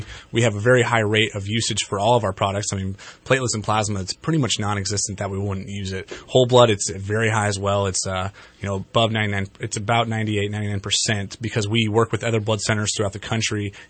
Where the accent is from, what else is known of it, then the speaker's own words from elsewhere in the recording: United States; I grew up in Trinity County, so I guess I might be used to that.